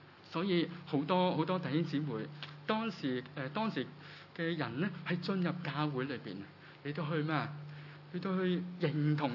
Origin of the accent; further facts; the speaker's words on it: Kaiping, Guangdong, China; 原來開平係點解會有好多碉堡咧？因為嗰度係盜賊同埋好多海盜嘅地方，即係我家鄉原來咁嘅名聲。